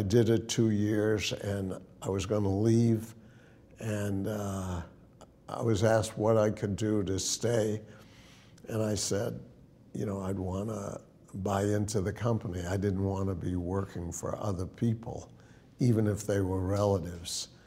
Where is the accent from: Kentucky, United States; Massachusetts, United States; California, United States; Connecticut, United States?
Massachusetts, United States; Brookline; But I grew up in Brookline, Mass. Went to public schools.